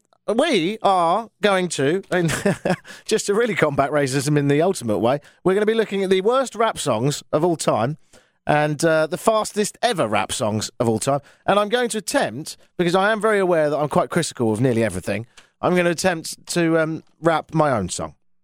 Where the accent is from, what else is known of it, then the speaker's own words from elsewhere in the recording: South East England, United Kingdom; I was born in East Sussex, England. Hey, that's where I'm from.